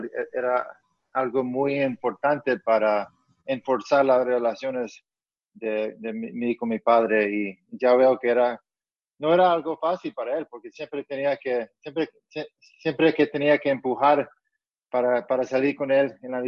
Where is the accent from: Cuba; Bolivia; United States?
United States; New York; mi hermana nació en Colombia, pero yo y mi hermano nacimos en Nueva York y ahí empezamos la vida y no, o sea, yo nací de raza colombiana y hablamos español en casa y mi familia todavía está en Medellín